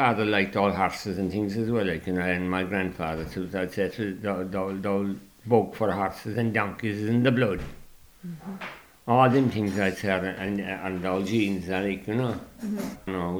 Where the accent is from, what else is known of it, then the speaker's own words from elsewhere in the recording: Ballybunion, Munster, Ireland; born there; I'm living here 42 or 3 years now. Okay. But I was born inside in Ballybunnan near the church. There's a caravan park there on my old home. It's the oldest house, as a matter of fact, in Ballybunnan.